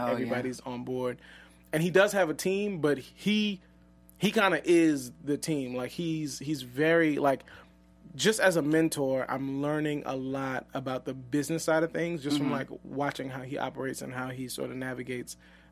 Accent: New Orleans, Louisiana, United States

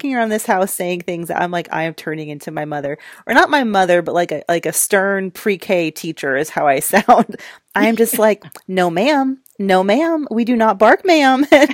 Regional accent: Georgia, United States; I got married there. I'm from Georgia. I love Savannah

